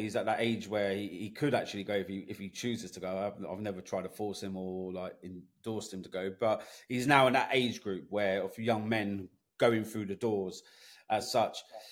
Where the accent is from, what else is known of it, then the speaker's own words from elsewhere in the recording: United Kingdom; especially being British